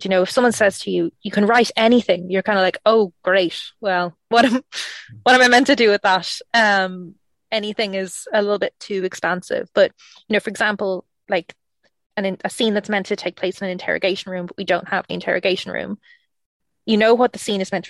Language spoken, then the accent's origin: English; Ireland; obviously, you know, I'm Irish and Sean is English.